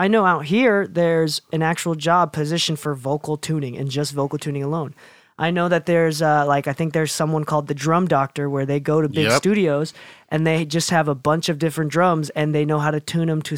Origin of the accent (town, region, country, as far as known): Chicago, Illinois, United States; born or raised there; now in Utah, United States